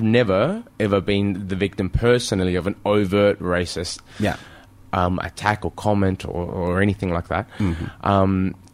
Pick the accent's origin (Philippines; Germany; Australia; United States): Australia; Melbourne, Victoria; In Australia, I grew up in Melbourne. It's always...